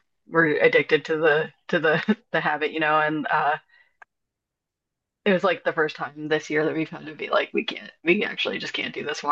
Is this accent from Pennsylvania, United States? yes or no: yes; Erie, Pennsylvania, United States; now in Pittsburgh, United States; For Pittsburgh, we don't get that much as compared to like where I grew up in Erie